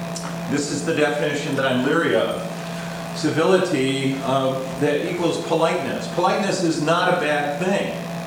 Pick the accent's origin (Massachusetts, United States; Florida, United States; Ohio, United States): Massachusetts, United States; The Shays Rebellion was going on in where I grew up in Massachusetts.